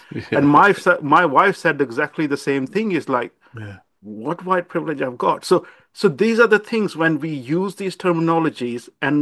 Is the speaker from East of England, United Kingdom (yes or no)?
no; South East England, United Kingdom; So I'm from my home counties.